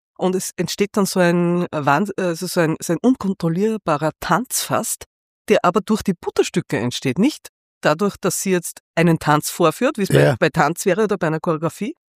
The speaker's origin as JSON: {"language": "German", "country": "Austria", "said": "dass so viele Sachen, die dort gesetzt sind, die Frauen einschränken, bei uns in Österreich auch bis Mitte der 70er Jahre genau gleich waren."}